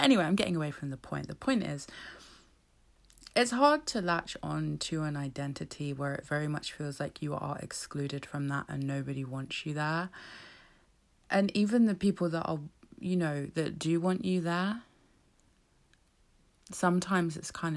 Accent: England, United Kingdom; accent: English; I have an English accent and I live in England

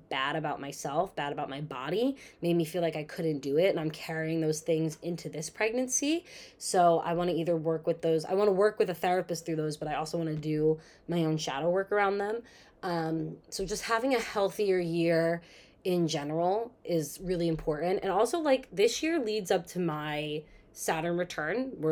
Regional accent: New York, United States; It's because I grew up in New York.

